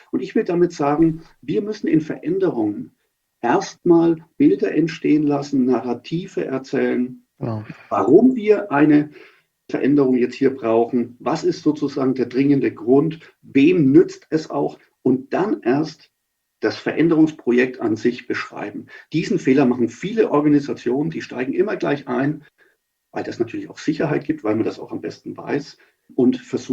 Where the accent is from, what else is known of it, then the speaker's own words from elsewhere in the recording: Nuremberg, Bavaria, Germany; Ich bin als Nürnberger eher, was den Fußball anbelangt, eher dem Club.